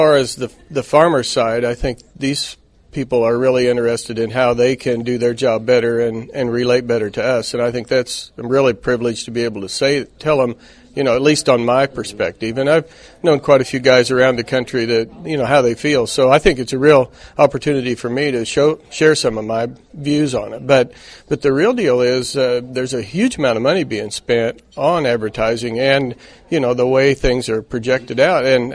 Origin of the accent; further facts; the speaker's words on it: White Cloud, Kansas, United States; Well, I'm from White Cloud, Kansas, Chuck, in the northeast corner.